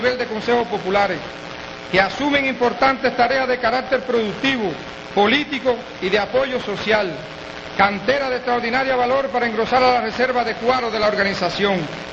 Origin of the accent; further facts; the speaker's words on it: Cuba; desde este sitio rodeado de historia, donde se acrisoló nuestra identidad como cubanos